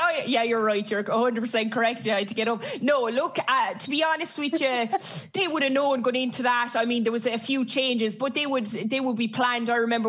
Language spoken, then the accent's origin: English; Ireland; and of course, being Irish, we were going to win the World Cup.